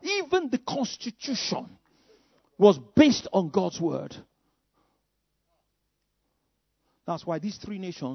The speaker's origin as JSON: {"language": "English", "country": "Nigeria", "tie": "born there", "said": "And that's why I was born in Nigeria."}